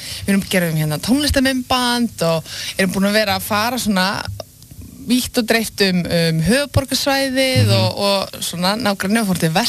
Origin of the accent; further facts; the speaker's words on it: Garðabær, Capital Region, Iceland; Ég ólst upp í Garðabæ, mestu leiti.